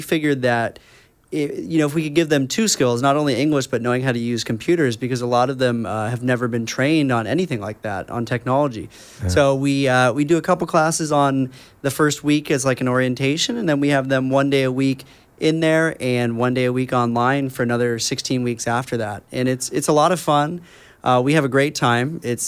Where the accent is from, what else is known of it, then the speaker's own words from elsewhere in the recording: Lake Forest, Illinois, United States; also born or lived in Los Angeles; I grew up in Lake Forest, and then I just kind of bounced around for about 10 years, traveling a lot and living in LA.